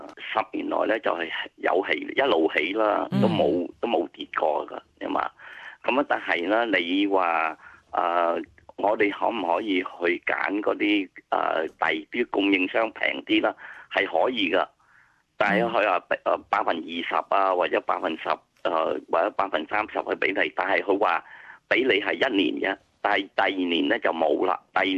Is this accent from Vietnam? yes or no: yes; Vietnam; now in Australia; 譬如好似喺我係嚟自喺越南噶，越南咧好似大多數嗰啲大集團啊、企業家啊